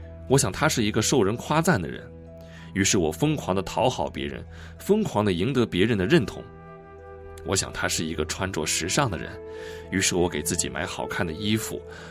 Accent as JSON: {"language": "Chinese", "region": "Northwest China", "country": "China", "tie": "born or raised there", "said": "我出生在中国西北农村，小时候因为我瘦瘦小小弱不禁风的样子"}